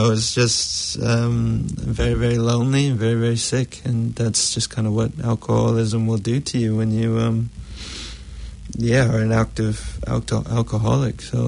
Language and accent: English; United States; I'm American